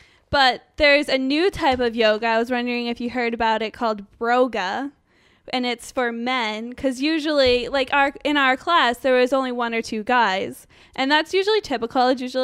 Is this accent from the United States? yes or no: yes; Massachusetts, United States; And it's offered in my home state, so I thought it was interesting, in Martha's Vineyard and Somerville.